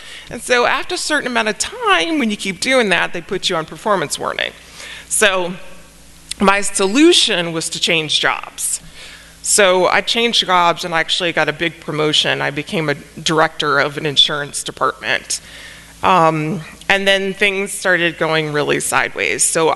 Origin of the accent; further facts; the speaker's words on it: New Orleans, Louisiana, United States; I grew up in New Orleans, and that culture, it is so embedded to drink with everything.